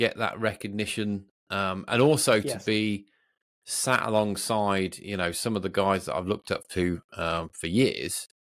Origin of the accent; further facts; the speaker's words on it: United Kingdom; because I'm British, I'm an introvert.